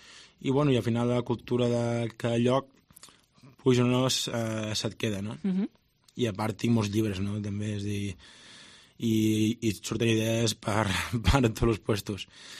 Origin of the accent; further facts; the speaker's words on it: Catalonia, Spain; al final som d'aquí, no? És a dir, al final som de Catalunya, som d'aquí a la terra, no?